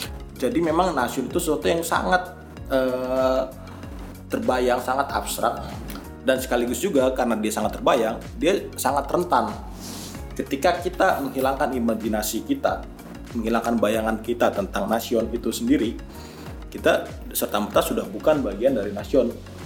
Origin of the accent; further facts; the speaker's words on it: Jakarta, Indonesia; born there; Gua misalnya lahirnya di Jakarta, ya beginilah percakapan cara gua berbicara